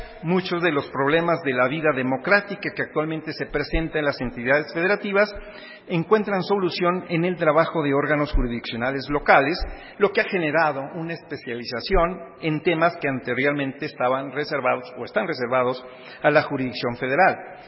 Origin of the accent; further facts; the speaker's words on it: Mexico; Porque todos, aun y cuando somos de México, pues son ideas y situaciones diversas.